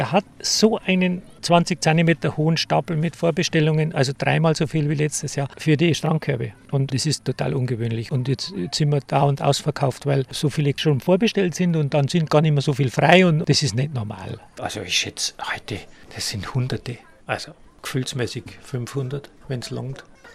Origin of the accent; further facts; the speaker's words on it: Oberstdorf, Bavaria, Germany; weil ich war im Winter in Oberstdorf, da wo ich herkomme aus dem Bundesland